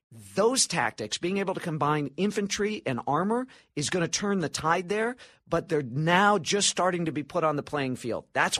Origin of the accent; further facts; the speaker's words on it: Chicago, Illinois, United States; And I'm from Chicago. Chicago is thoroughly corrupt.